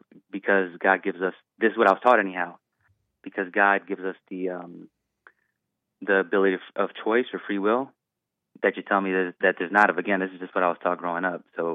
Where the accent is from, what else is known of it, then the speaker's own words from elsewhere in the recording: Prince George's County, Maryland, United States; now in Los Angeles, United States; I'm not even from California originally. I'm in Los Angeles right now. I actually grew up in Prince George's County over in Maryland, where that Maryland man's from.